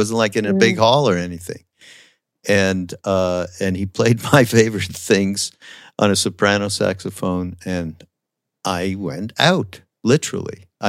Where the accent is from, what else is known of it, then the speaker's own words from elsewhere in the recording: Montreal, Quebec, Canada; I'm from Montreal.